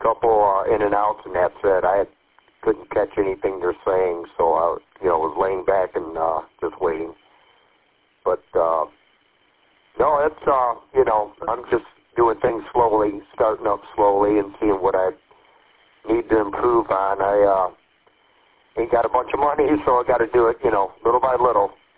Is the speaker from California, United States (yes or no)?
no; Birch Run, Michigan, United States; from Birch Run. Kind of new to the hobby here.